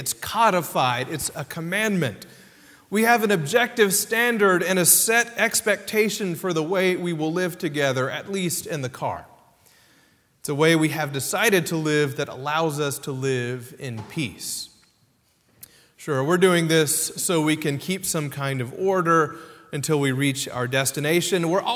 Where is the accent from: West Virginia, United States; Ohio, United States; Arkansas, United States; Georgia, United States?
Georgia, United States; Atlanta; also born or lived in the Carolinas; We grew up in Atlanta and the Carolinas and would drive to visit grandparents and cousins in Memphis and in Texas.